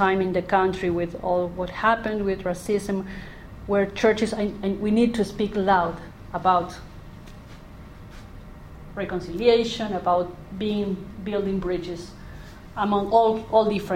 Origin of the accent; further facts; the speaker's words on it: Argentina; first language Spanish; English is a second language; I come from Argentina, we are the one who speak Spanish with Italian accent.